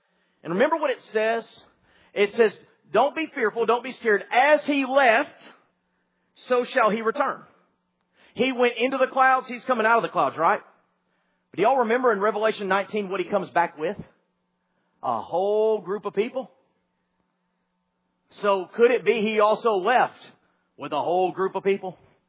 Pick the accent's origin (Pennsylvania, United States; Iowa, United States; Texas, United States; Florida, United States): Texas, United States; Now, I did not grow up on a farm, but I grew up in Texas, and well, that's not close enough, but it'll work for this illustration.